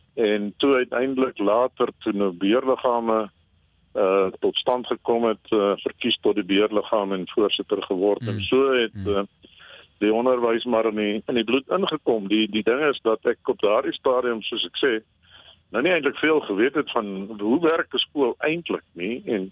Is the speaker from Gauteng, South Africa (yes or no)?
no; Estcourt, KwaZulu-Natal, South Africa; moved away as an adult; now in Bloemfontein, South Africa; Ek het in Natal groot geword, in die dorp Escort, daar gebore, daar gematrikuleer, toe my weermagopleiding gaan doen, en as gevolg van 'n beurs wat die universiteit my aangebied het, by Koffsies in Bloemfontein gaan studeer, en in Bloemfontein vasgehaak. Ek sit nog steeds hier